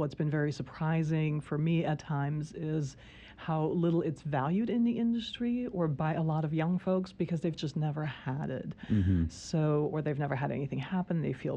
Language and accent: English; Germany; English is a second language; I'm from Germany, mm-hmm. So it's a country where a lot of things are a little different.